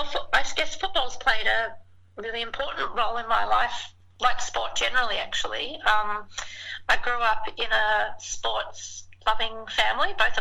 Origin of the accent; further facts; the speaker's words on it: Gold Coast, Queensland, Australia; also born or lived in Victoria; My parents are both from Victoria, and I was actually born in Victoria, but growing up on the Gold Coast